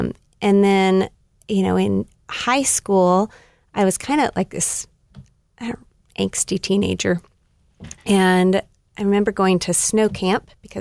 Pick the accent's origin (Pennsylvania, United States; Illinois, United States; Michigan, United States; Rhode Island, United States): Rhode Island, United States; So I grew up in a Christian family. I'm from Rhode Island, and I grew up going to a Baptist church, and I'm the fifth of five children, too